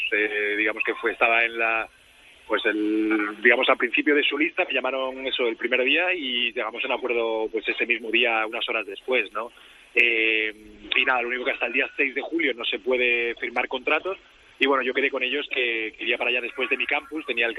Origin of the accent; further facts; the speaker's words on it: Villanueva de la Serena, Extremadura, Spain; Estoy en mi pueblo, en Villanueva